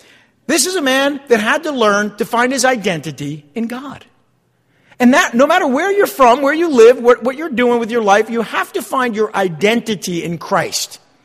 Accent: East Rutherford, New Jersey, United States; also born or lived in Passaic; Not just because I was born in the city of Passaic, but because my hometown is East Rutherford right across the river.

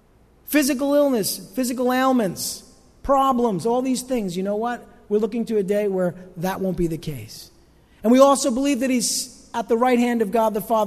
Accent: New Jersey, United States; Hey, we're from Jersey. Where else would we go?

